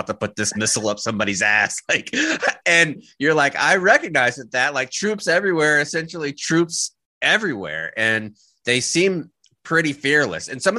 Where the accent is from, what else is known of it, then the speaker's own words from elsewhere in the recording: Florida, United States; I'm from Florida originally. I don't go to Florida that often.